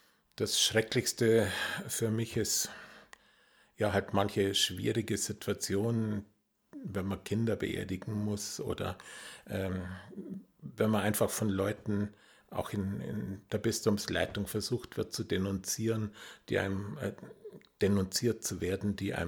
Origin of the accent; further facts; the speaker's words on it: Memmingen, Bavaria, Germany; in Memmingen-Amendingen eigentlich in die Pfarrei eingestiegen, in Anführungszeichen als kleiner Ministrant